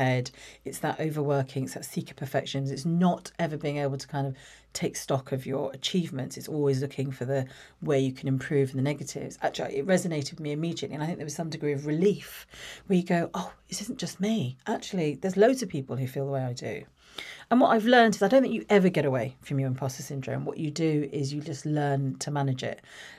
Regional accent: Watford, East of England, United Kingdom; So I grew up in Watford, born in Watford, my youngest of three. I've got two older sisters. Mum and Dad originally from India. They came over in the 1960s.

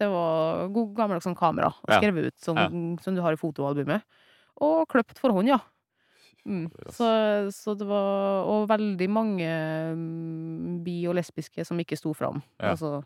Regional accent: Sunndalsøra, Møre og Romsdal, Norway; og så er jeg 15 år, altså jeg kom jo fra Sundalsøra, sant?

